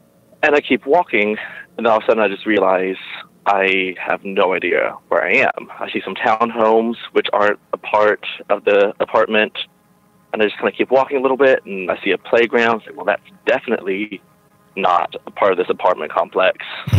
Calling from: Durham, North Carolina, United States; from Durham, North Carolina.

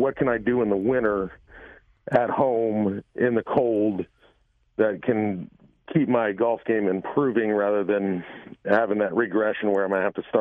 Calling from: Effingham, Illinois, United States; Effingham, Illinois.

